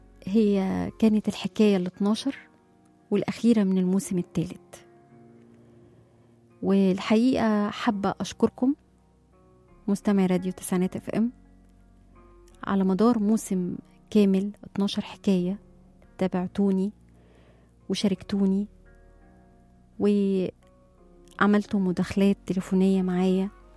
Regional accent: Egypt; بتخلينا فرحانين أن احنا مصريين

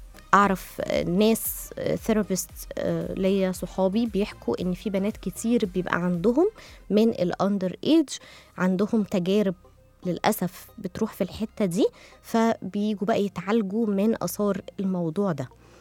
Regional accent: Egypt; وده عندنا في مصر.

